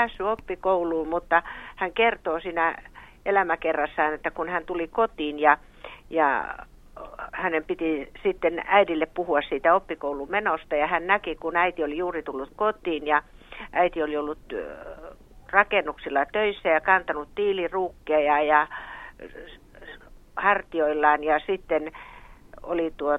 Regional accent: Kymenlaakso, Finland; Minä olen kotoisin Kymenlaaksosta

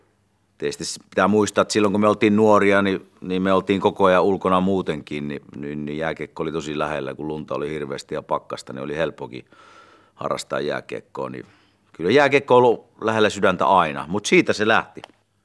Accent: Kuopio, North Savo, Finland; me ollaan Kuopiosta kotoisin

